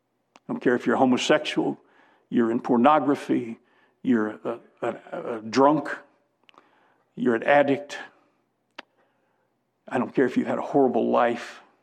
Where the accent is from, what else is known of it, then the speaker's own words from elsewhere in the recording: Illinois, United States; now in Charlotte, United States; I came from Illinois, farming country. You got nice black loam